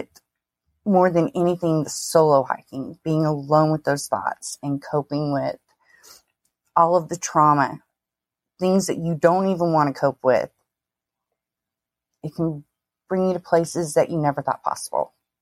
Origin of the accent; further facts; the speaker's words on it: Oklahoma, United States; I grew up so country, though. I mean, I'm from Oklahoma originally, and, you know, even out here, we live pretty rural most of the time.